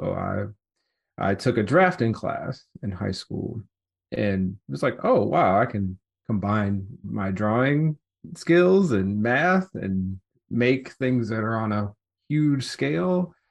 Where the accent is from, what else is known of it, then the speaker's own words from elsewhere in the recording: Detroit, Michigan, United States; But I was born in Detroit, actually grew up on the east side, and went to Trix Elementary, went to Boys and Girls Club over there on Shaner